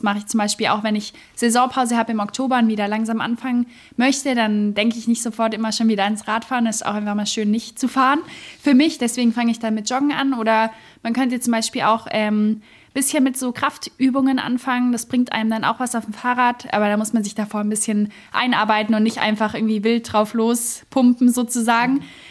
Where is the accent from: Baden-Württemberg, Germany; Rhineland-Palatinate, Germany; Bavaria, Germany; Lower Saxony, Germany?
Baden-Württemberg, Germany; accent: Swabian; Nur mein Schwäbisch ist nicht so gut. Irgendwie, meine Eltern wundern sich auch immer, aber ich habe nicht so einen Dialekt.